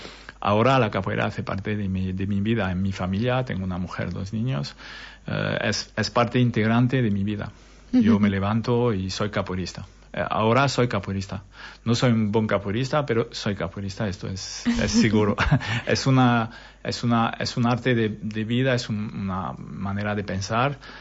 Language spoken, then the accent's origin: Spanish; France; Spanish is a second language; Pero entre 2012 y 2016 me fui a trabajar en Francia, porque soy francés. Me fui a trabajar en Francia y volví a los fines de semana. Y he encontrado la capoeira en Montpellier, vivía en Montpellier